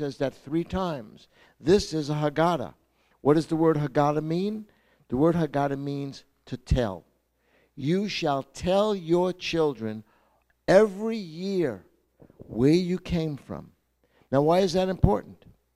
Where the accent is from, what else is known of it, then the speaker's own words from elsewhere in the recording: Brooklyn, New York, United States; So you can imagine how much this Jewish kid growing up in Brooklyn when I was 7 years old enjoyed this wonderful Passover celebration.